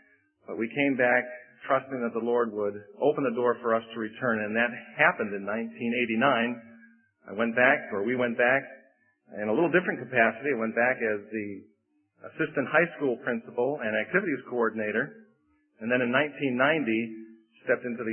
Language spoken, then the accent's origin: English; Buffalo, New York, United States; Now, being someone who has been born and raised in Buffalo, New York, you might imagine that the climate is a real challenge to me.